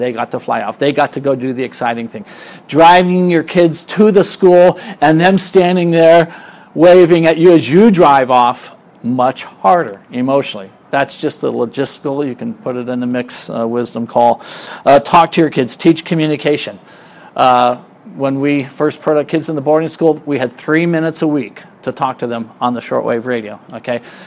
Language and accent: English; San Diego, California, United States; My wife's from Michigan, I'm from San Diego.